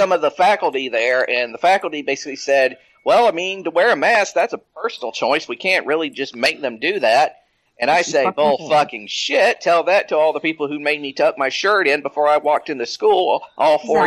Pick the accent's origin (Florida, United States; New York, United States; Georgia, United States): Georgia, United States; Now we got a couple of stories from my home state of Georgia.